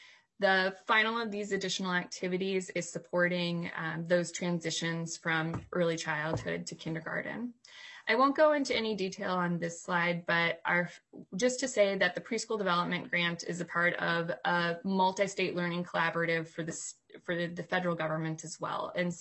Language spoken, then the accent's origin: English; Dundas, Minnesota, United States; I'm from Dundas, Minnesota.